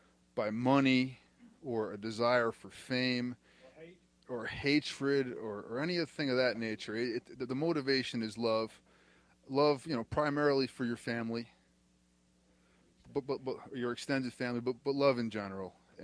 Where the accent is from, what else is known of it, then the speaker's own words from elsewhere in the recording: Northern US, United States; I don't have a Southern accent. I am a Yankee from the North.